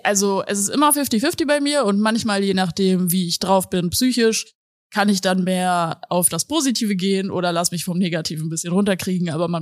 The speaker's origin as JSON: {"language": "German", "town": "Munich", "region": "Bavaria", "country": "Germany", "lives_now": "Berlin, Germany", "said": "Weil ich komme aus München und da geht comedymäßig auch super viel."}